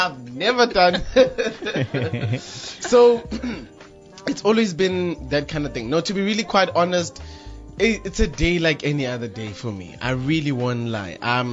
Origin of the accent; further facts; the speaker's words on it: Lesotho; now in South Africa; Originally, I'm from Lesotho.